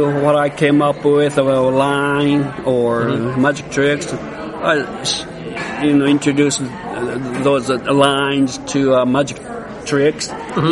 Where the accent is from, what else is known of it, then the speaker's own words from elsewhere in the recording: Tokyo, Japan; English is a second language; I'm from Tokyo, and all the way from Tokyo